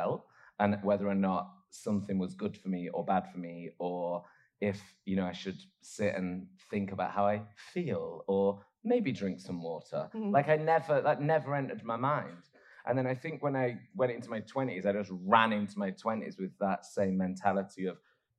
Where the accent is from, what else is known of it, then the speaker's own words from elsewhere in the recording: Oldham, North West England, United Kingdom; growing up in Oldham, I couldn't be like, I want to love myself.